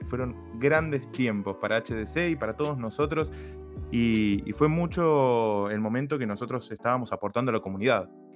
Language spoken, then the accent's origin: Spanish; Argentina; Yo soy argentino.